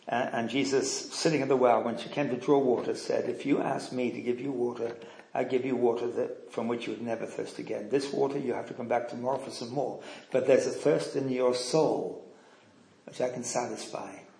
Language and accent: English; West Midlands, United Kingdom; Well, I grew up in Herefordshire in England, out in the rural area.